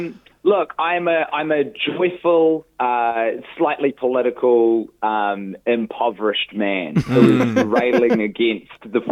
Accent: Christchurch, Canterbury, New Zealand; I'm from Christchurch originally, so I was born and raised in Christchurch, so I'm very happy to be coming back.

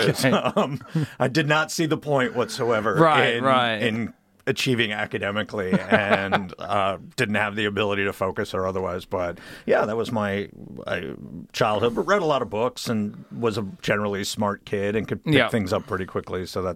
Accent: Schenectady, New York, United States; I grew up in Schenectady, New York, like upstate suburban.

